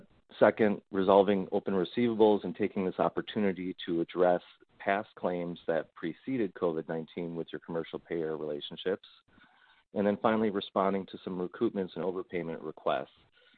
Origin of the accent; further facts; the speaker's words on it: California, United States; since I'm from California in the Los Angeles office